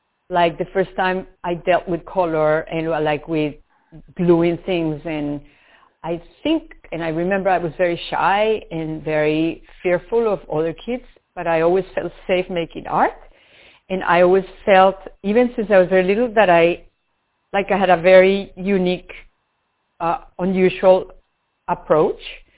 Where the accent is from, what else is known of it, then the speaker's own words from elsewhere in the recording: Bogota, Bogotá, Colombia; now in New York, United States; Imagine Midtown here. Imagine two blocks from MoMA. That's where I grew up in Bogota.